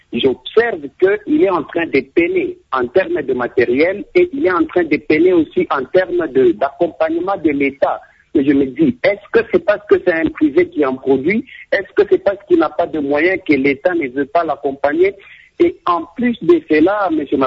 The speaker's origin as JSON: {"language": "French", "town": "Likasi", "region": "Haut-Katanga", "country": "DR Congo", "said": "ici chez nous à Likasi"}